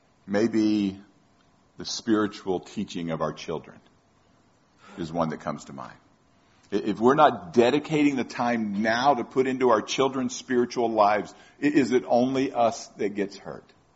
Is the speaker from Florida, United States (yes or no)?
yes; Tampa, Florida, United States; I grew up in Tampa. University of Tampa.